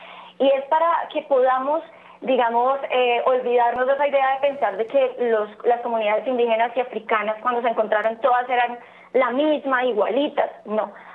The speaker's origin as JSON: {"language": "Spanish", "country": "Colombia", "said": "valorar el aporte que todas las culturas hacen a nuestra identidad como colombianos"}